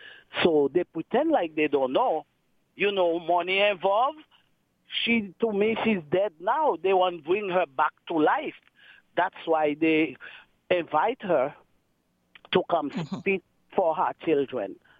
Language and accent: English; Haiti; English is a second language; But me, I come from Haiti.